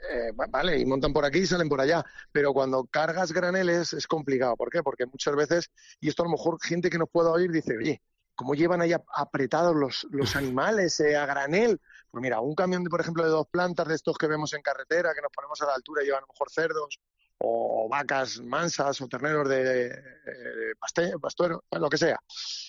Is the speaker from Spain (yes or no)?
yes; Daganzo, Community of Madrid, Spain